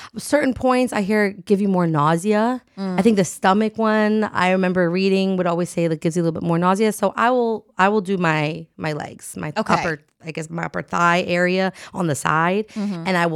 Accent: New Jersey, United States; I did a show in Philly. I am from Jersey.

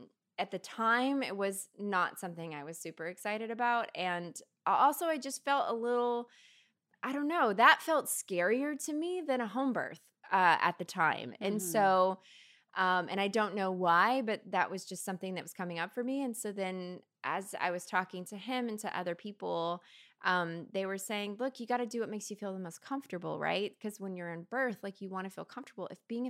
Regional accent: Kentucky, United States; yeah, I'm from Kentucky originally, and I don't have any friends who have given birth here

